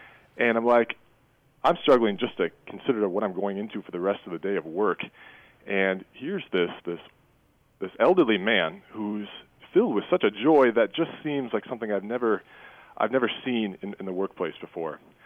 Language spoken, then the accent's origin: English; Baldwin, Wisconsin, United States; also born or lived in Florida / Ohio; I started out growing up in Wisconsin, small town Baldwin, Wisconsin. Good, strong Catholic family.